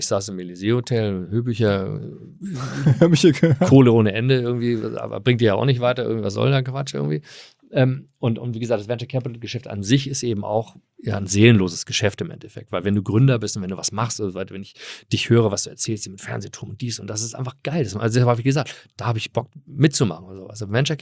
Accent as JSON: {"language": "German", "region": "Hamburg", "country": "Germany", "tie": "born or raised there", "also_born_or_lived": "California, United States", "said": "ich bin ja hier aufgewachsen in Hamburg"}